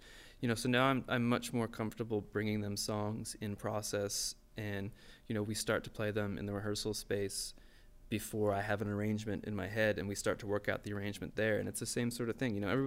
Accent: New Jersey, United States; I was raised in New Jersey on a pretty steady diet

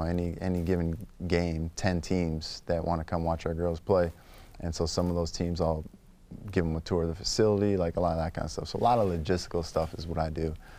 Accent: Canada; For me, the biggest thing was growing up in Canada, where all we really played was hockey at the time.

